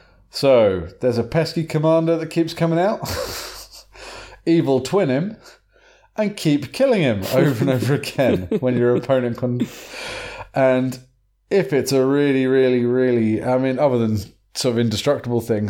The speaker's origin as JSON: {"language": "English", "region": "England", "country": "United Kingdom", "said": "I mean, I had as much consciousness about it as what an English person can have."}